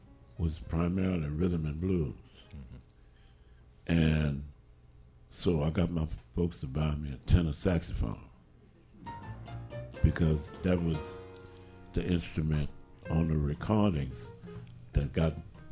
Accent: Shrewsbury, Louisiana, United States; also born or lived in New Orleans; I was born in New Orleans, and after I was about 10, my dad bought some property in Jefferson Parish, and we moved to Shrewsbury.

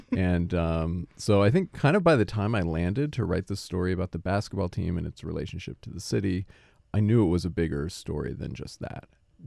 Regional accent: Oregon, United States; I grew up in Oregon, and I remember that feeling growing up that I was far away from the places where things really mattered in the culture.

